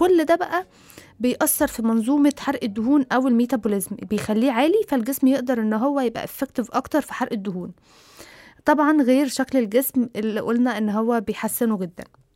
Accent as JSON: {"language": "Arabic", "country": "Egypt", "said": "لأن إحنا كمجتمع مصري سبيشال يعني"}